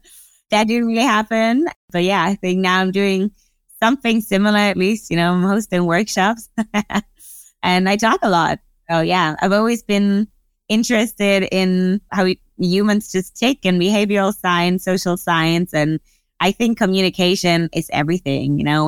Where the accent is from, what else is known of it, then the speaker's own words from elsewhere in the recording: Germany; born and raised in Germany